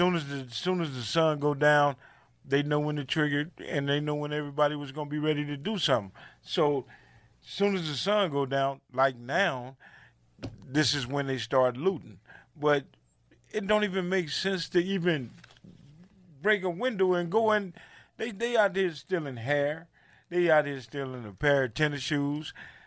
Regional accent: New Jersey, United States; And I'm from New Jersey, so I know it's crazy out there, and it's crazy out here, so it's crazy.

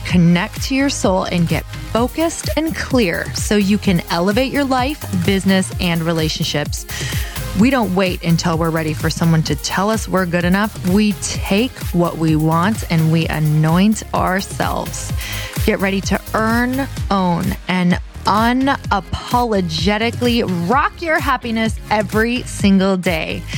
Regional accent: Midwest, United States; I'm from a place similar to Canada, in the Midwest.

